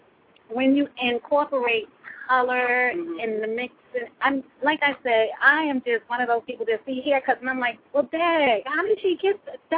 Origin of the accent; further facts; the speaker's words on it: New York, United States; I'm from New York.